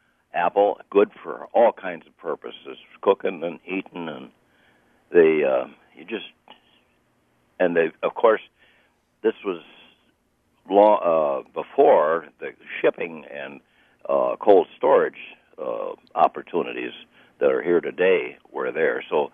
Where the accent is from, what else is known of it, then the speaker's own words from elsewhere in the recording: New York, United States; I happen to be 88 years old, and I grew up in New York State.